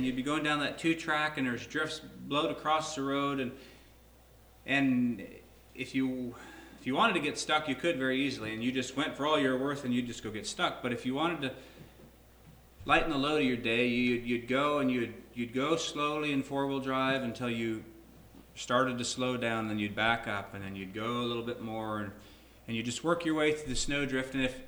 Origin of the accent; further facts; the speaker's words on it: Wyoming, United States; growing up in Wyoming, we would get some snowstorms